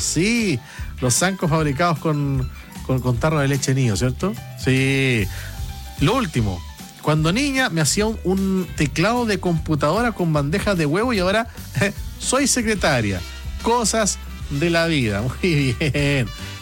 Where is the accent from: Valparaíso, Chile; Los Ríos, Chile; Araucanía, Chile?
Araucanía, Chile; Angol; de Angol.